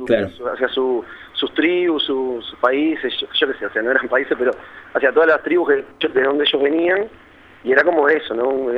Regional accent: Uruguay; como sabemos cómo somos los uruguayos

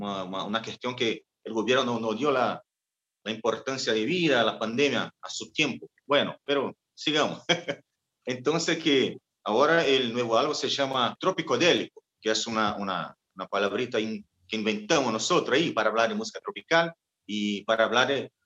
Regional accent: Belém, Pará, Brazil; Spanish is a second language; also born or lived in São Paulo; Sí, bueno, yo nací en São Paulo, pero vení para Belén muy chico, vení con un año, vení un nene. Entonces que mi vida es en Pará, es en Belén, mi relación cultural de Belén

